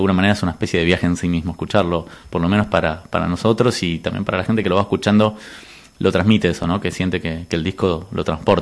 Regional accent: Argentina; yo soy argentino, pero por parte de padre vengo de Ucrania, por parte de madre de Turquía

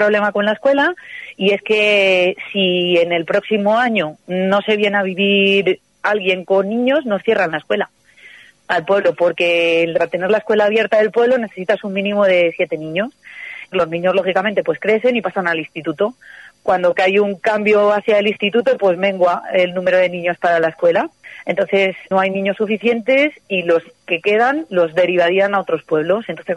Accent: Lastras de Cuéllar, Castile and León, Spain; yo trabajo en un pueblo al lado, en una tienda de muebles. Hay un poco de todo tipo, hay mucha gente que vive en mi pueblo pero va a Segovia a trabajar, pero natural del pueblo, agricultura y ganadería.

